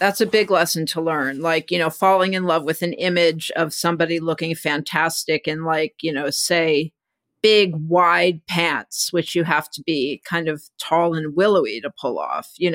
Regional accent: Houston, Texas, United States; Like I was going to prep school and I was from Houston.

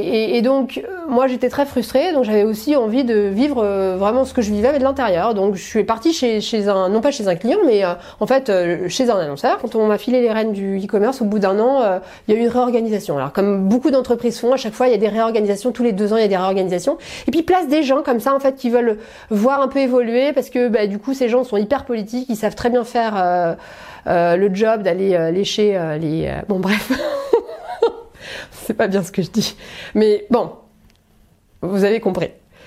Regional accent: Paris, Île-de-France, France; Alors moi j'ai grandi à Paris, j'ai fait toute ma scolarité à Paris, j'étais l'aînée d'une famille de 4 enfants.

